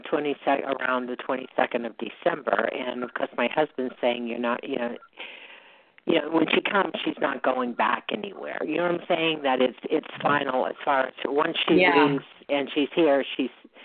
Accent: Georgia, United States

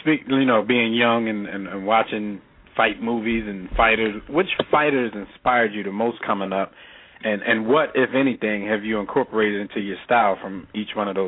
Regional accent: Philadelphia, Pennsylvania, United States; Now, all of us, we're from Philly, so, you know, when people start to fight

